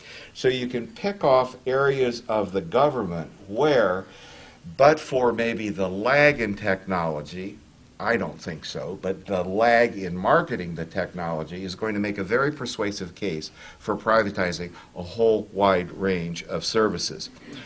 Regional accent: Ohio, United States; and I grew up in Ohio reading the literature sponsored by the League of Women Voters

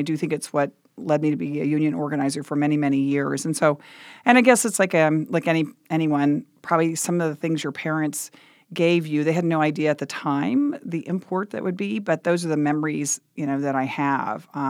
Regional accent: Texas, United States; I grew up in Texas, so the book is about what it was like growing up with progressive parents in a very conservative state

